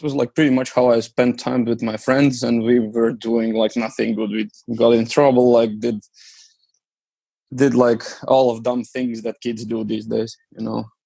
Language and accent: English; Riga, Latvia; they spend the money to like build some parks around my hometown, Riga.